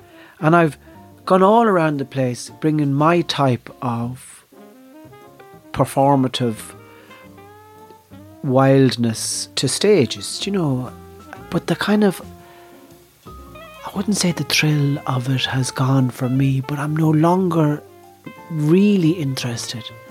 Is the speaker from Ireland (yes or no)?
yes; Ireland; I have a very strong sense of myself as an Irish performer